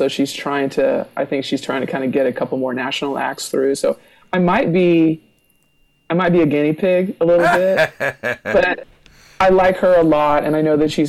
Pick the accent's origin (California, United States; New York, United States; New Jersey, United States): California, United States; Los Angeles; So even though I grew up in the Valley and I lived in the Miracle Mile, I've had to go to every corner of Los Angeles